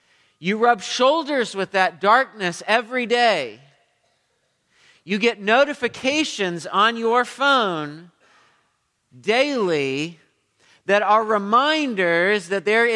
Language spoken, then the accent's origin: English; Midwest, United States; We grew up in the Midwest, and in the Midwest, there's a lot of cloudy days.